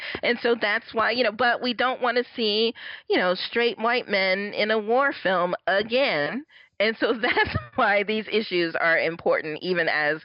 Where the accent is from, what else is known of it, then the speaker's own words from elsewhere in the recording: Newark, New Jersey, United States; born there; And I was born in Newark in 1970. So turning 50 in a few months.